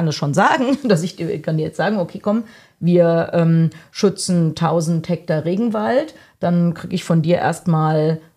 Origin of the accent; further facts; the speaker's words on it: Hesse, Germany; da, wo ich aufgewachsen bin, in der Nähe von Frankfurt